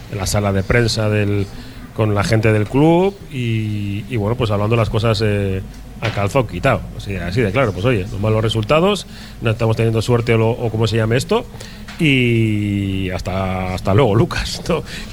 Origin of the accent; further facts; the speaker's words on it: Bilbao, Basque Country, Spain; yo soy de Bilbao, pero que mis padres son de Lugo.